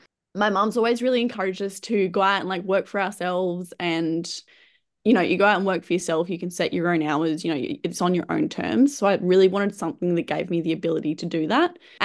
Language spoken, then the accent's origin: English; Tasmania, Australia; I'm originally from Tasmania. I'm 26 years old.